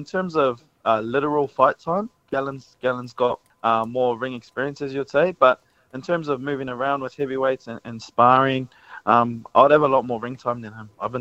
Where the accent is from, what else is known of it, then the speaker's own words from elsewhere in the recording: New Zealand; I grew up in New Zealand.